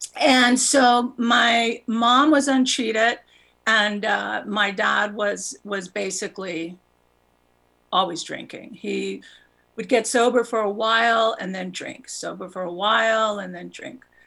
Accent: New Mexico, United States; I'm from New Mexico. My family is very well known in New Mexico.

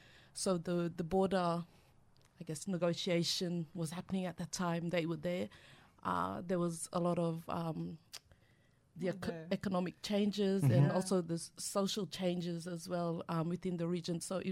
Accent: Yam Island, Queensland, Australia; I'm from Yam Island in the Torres Strait, Kulkalgal Nation. I've also got connection to Murray Island, Kamara Kamara Nation as well.

